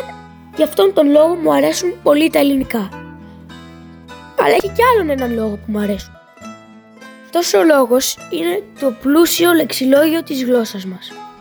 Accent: Greece; first language Greek; εγώ είμαι Έλληνας και τα ελληνικά είναι η μητρική μου γλώσσα.

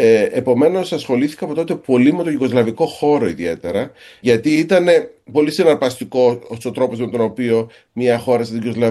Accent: Athens, Attica, Greece; moved away as an adult; also born or lived in Crete / United States; now in England; Κατάγομαι από την Κρήτη, αλλά το σχολείο πήγα στην Αθήνα και μετά έφυγα, αφού τελείωσα τις πρώτες σπουδές μου, πήγα στην Αμερική και μετά ήρθα στην Αγγλία. Οπότε είμαι στην Αγγλία από το 1987

